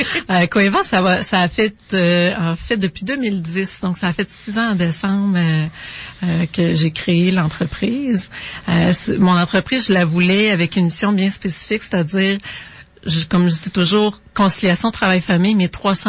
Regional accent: Saint-Augustin-de-Desmaures, Quebec, Canada; now in Lévis, Canada; ça fait plusieurs années que j'habite à Lévis, mais non, je suis pas d'origine de Lévis. Je viens de Saint-Augustin-de-Desmaures, petit village près de Cap-Rouge.

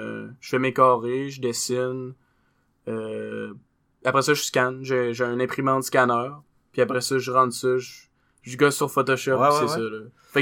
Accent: Baie-Comeau, Quebec, Canada; Ouais, je suis né à Baie-Comeau.

